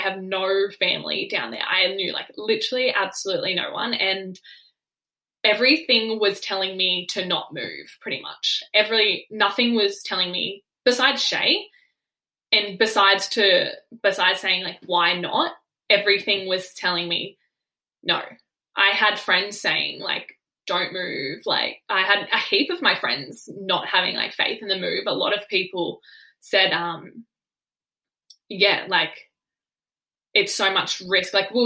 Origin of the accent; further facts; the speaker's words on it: Coffs Harbour, New South Wales, Australia; moved away as an adult; now in Canberra, Australia; I'm from Coffs Harbour. I moved to Canberra 2019, and I was 20 years old. So I'm 23 this year. So I moved out of home 3 years ago, and I moved from a small coastal town, Coffs Harbour, to the big city, Canberra, Australian capital.